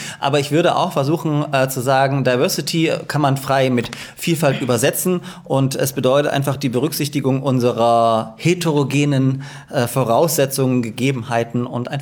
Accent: Dresden, Saxony, Germany; born there; now in Leipzig, Germany; Ich bin ja auch in Dresden geboren.

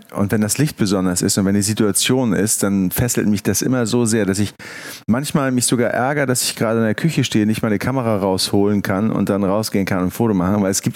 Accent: Kiel, Schleswig-Holstein, Germany; Also ich komme aus Kiel und in Kiel ist halt auch ein bisschen Wasser.

